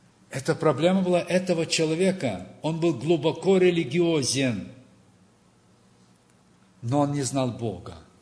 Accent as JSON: {"language": "Russian", "region": "Western Ukraine", "country": "Ukraine", "said": "я говорю, ну, я с Западной Украины приехал."}